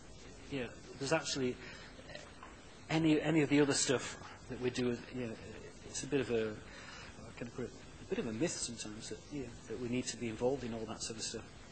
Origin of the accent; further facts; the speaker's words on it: Conisbrough, Yorkshire and the Humber, United Kingdom; I grew up in Conisbrough. I'm of a family that's none of them are Christians.